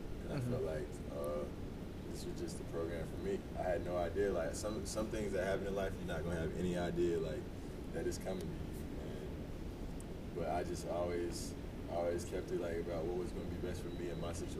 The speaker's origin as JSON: {"language": "English", "region": "North Carolina", "country": "United States", "said": "Maybe because I was at home. I'm from North Carolina, so like, I felt like I was right at home."}